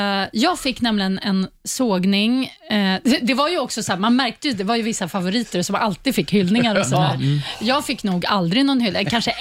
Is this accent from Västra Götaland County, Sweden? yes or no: no; Stockholm, Stockholm County, Sweden; Jag hade precis skaffat en lägenhet på Sveavägen, så jag bodde också runt hörnet. Och i och med att jag är uppvuxen i Stockholm, i stan